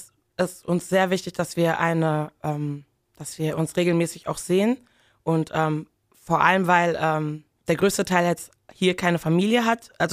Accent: Togo; also ich bin halt ursprünglich aus Togo

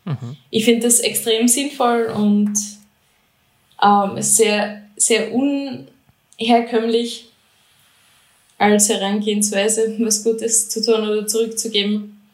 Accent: Austria; now in Zug, Switzerland; Ich bin ursprünglich aus Österreich, wie ich schwer verheimlichen kann. Ich bin seit 7 Jahren in der Schweiz, lebe derzeit in Zug

